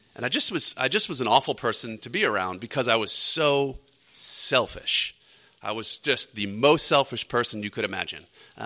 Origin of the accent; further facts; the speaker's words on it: New York, United States; And I grew up in New York, and so things were pretty accessible to us then.